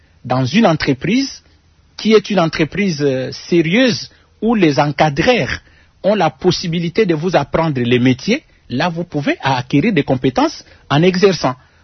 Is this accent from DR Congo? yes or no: yes; DR Congo; nous donne les droits, nous, en tant que Congolais, d'aider la nation avec notre expertise